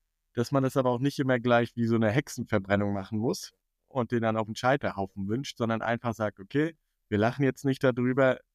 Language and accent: German; Northern Germany, Germany; Ich bin Norddeutscher